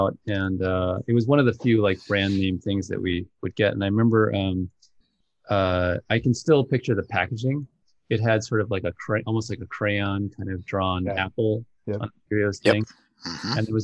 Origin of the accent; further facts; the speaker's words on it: New Jersey, United States; I grew up in New Jersey, and there's a lot of White Castles all over the place.